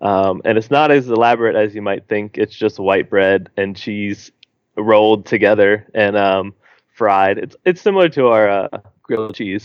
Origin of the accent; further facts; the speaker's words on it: Florida, United States; moved away as an adult; also born or lived in Boston; now in New Zealand; No, I'm not. I grew up in South Florida, and then I did my undergraduate degree at Boston University in neuroscience, and then worked there for a little while longer, and then came over here to do my PhD.